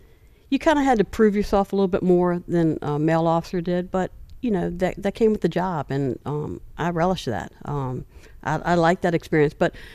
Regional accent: Hampton, Virginia, United States; Well, I grew up in Hampton, but Newport News would hire you at 18.

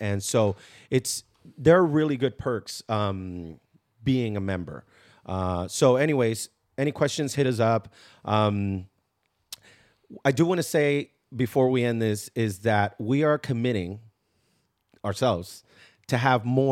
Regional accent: Oakland, California, United States; I think especially growing up in Oakland and being a part of like the A's culture, the Raiders culture

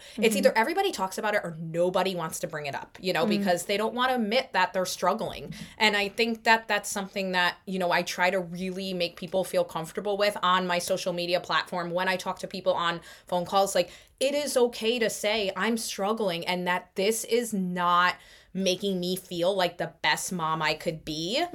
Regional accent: Connecticut, United States; I live in New Jersey, but I'm from Connecticut. So I knew I had a good base and foundation of I knew a lot of people in Connecticut.

